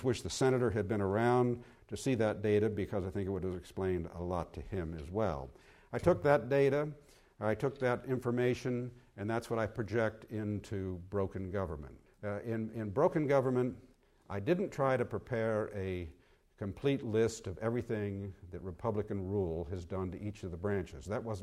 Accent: United States; notwithstanding the fact I'm an American.

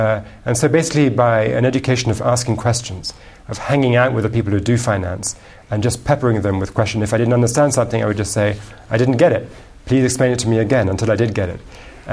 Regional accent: London, United Kingdom; born there; also born or lived in New York / Moscow / Germany; I was born in London. But my raising is a complicated story because my mother's French. My father was a diplomat, so we spent some time in New York. You can tell that from my accent. Some time in Moscow, some time in Germany

